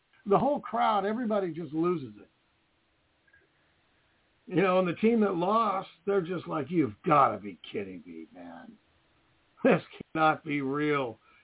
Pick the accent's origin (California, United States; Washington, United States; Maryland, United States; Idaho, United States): Washington, United States; That was Gonzaga from my home state